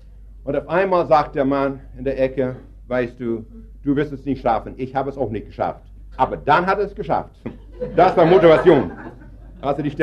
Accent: Canada; German is a second language; now in Germany; Ich komme ja aus Kanada und da musste ich hier in Deutschland nochmal etwa die Sprache lernen.

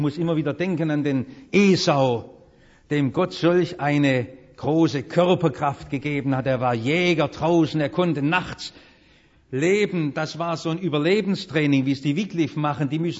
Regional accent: Baden-Württemberg, Germany; Ich bin Schwabe.

